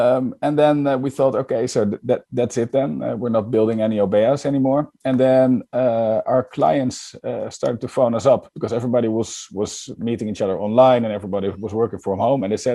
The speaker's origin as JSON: {"language": "English", "country": "Netherlands", "second_language": "English", "said": "I'm from the Netherlands."}